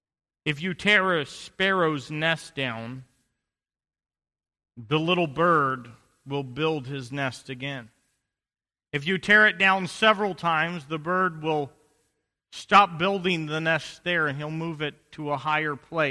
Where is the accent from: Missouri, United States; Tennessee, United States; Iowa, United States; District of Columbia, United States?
Tennessee, United States; I'm from Tennessee, and the house I grew up in, if you go back to that house, it's all been torn down and grown over with weeds